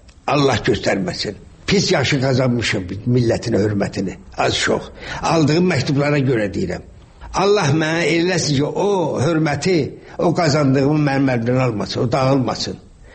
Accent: Shaki, Azerbaijan; Mən uşaqlıqda böyük həyətimiz vardı Şəkidə.

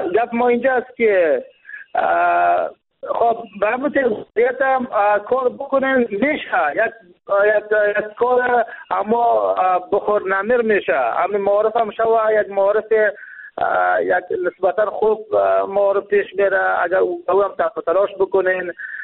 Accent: Jowzjan, Afghanistan; ولایت ما، ولایت جوزجان، برای فعلا یک ولایت ناامن است.

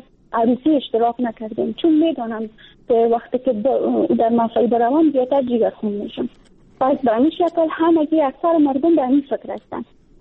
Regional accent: Afghanistan; در فامیلای افغانی سنتی ما و شما، کم ما و شما در همون قسم خانواده ها بزرگ شدیم

